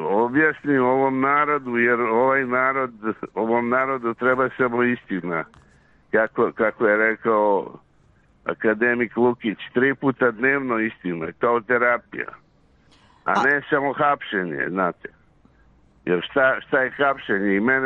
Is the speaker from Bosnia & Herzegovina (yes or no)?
no; Serbia; mi smo Srbi vrlo nekvalitetan narod, znate šta